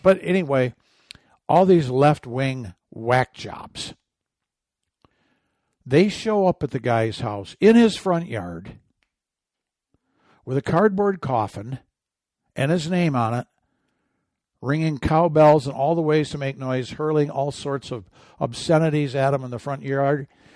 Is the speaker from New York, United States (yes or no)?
no; Michigan, United States; Well, hey, I grew up in Michigan.